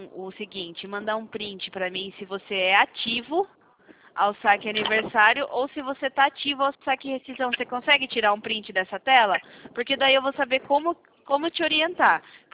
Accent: Sorocaba, São Paulo, Brazil; Pode perguntar. Eu sou de Sorocaba.

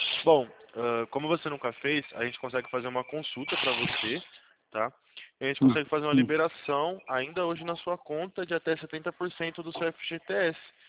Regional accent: São Paulo, Brazil; Eu sou daqui de São Paulo, interior de São Paulo.

